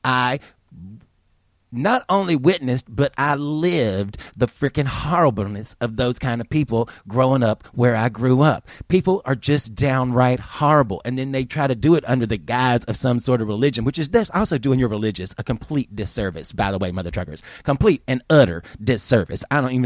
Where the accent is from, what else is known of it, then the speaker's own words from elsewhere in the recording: United States; I don't want anybody to know I'm American.